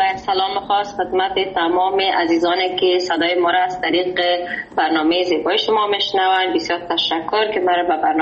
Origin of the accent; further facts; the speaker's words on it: New South Wales, Australia; now in Sydney, Australia; من بیشتر از 22 سال میشه که در سیدنی استرالیا زندگی میکنم و بگویم بیشتر عمر خود همینجا سپری کردیم و در استرالیا بزرگ شدیم.